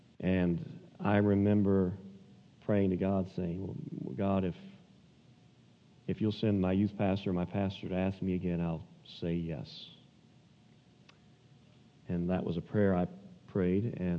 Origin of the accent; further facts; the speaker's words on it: Florissant, Missouri, United States; I grew up in Florissant, member of Parker Road Baptist Church.